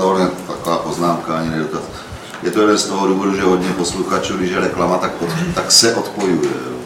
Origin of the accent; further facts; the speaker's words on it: Brno, South Moravian Region, Czechia; protože jsem Brňák